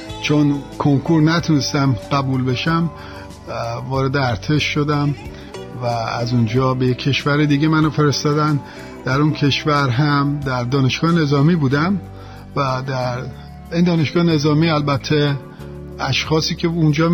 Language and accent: Persian; Tehran, Tehran Province, Iran; من در تهران به دنیا اومدم و جوانیم هم در یک خانواده نسبتاً مرفه بوده و در این خانواده بزرگ شدم تا سن 15-16-17-18 سالگی.